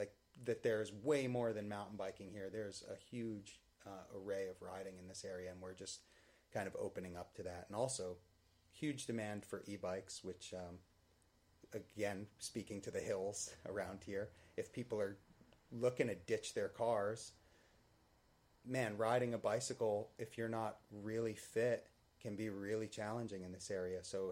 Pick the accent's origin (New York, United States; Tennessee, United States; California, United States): New York, United States; Round Top; and I are big mountain bikers and have been growing up in Round Top. We moved into the Catskill location.